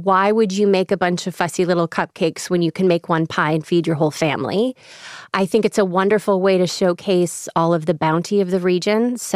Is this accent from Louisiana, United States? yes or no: no; Illinois, United States; accent: Chicago; kalaki, which is my very Chicago accent way of pronouncing that.